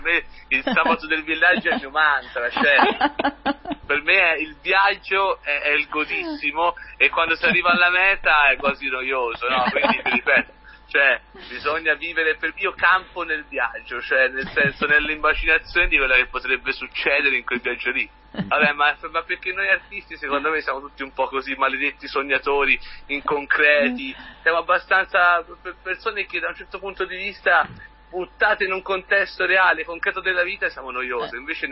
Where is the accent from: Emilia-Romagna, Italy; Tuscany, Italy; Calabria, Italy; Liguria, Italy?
Tuscany, Italy; Ho paura che da buon toscano alla terzo minuto possa andare fuori per via di un bel mignolino contro un armadio